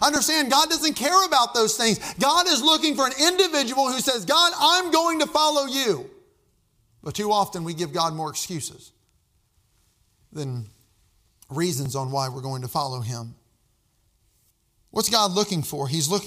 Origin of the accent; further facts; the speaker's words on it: Brandsville, Missouri, United States; I'm from Brandsville, Missouri, Southeast Missouri. I'm sure everybody's heard of Brandsville. It's a pretty big place. It's got 153 people that's living in it.